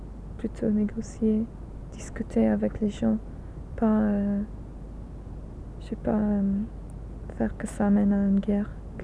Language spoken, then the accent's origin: French; England, United Kingdom; French is a second language; quand je suis anglaise